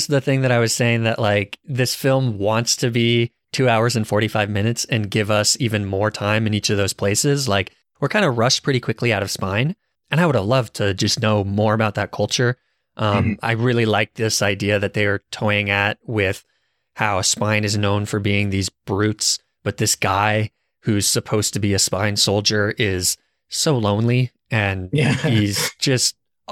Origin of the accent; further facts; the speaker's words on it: Arizona, United States; I guess I'm from Arizona, so maybe I'm supposed to pick Tail because they're the desert